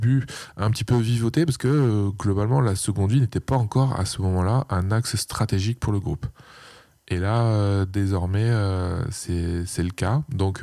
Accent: Aubagne, Provence-Alpes-Côte d'Azur, France; dans ma région plutôt d'origine, dans les Bouches-du-Rhône, puisque je suis originaire d'Aubagne.

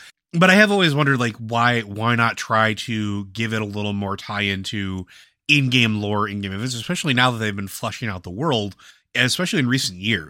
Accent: United Kingdom; as I'm British and have no concept of such

